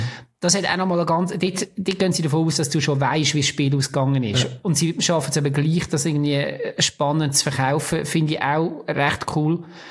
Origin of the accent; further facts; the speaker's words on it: Switzerland; Das ist vielleicht auch ein bisschen klischee-mässig als Schweizer Dings.